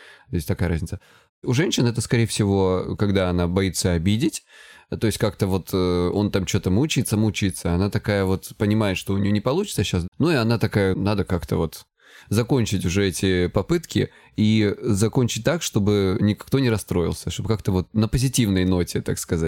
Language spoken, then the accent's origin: Russian; Krasnodar Krai, Russia; мне 35 лет, я психолог, я мужик, я лысый и я с Кубани.